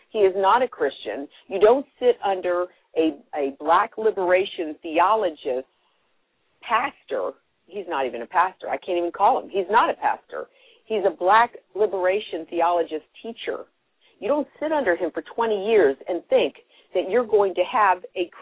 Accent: United States; And as Americans, we are fast approaching, you know, we're 1 year away from the elections.

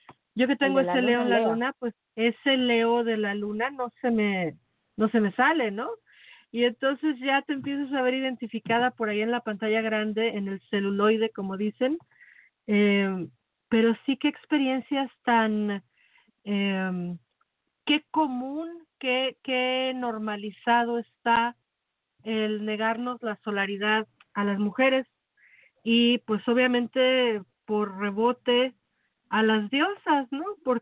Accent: Mexico; Pero creciendo en México, que es ya comprobado uno de los países más machistas de Latinoamérica

